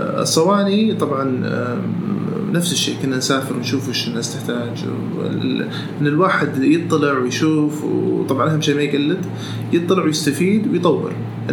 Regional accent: Saudi Arabia; وحنا سعوديين كذلك

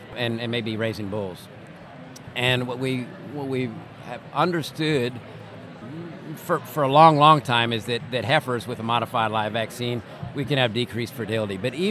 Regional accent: Northeast, United States; So I'm a Yankee. I grew up in the Northeast in a lobstering town.

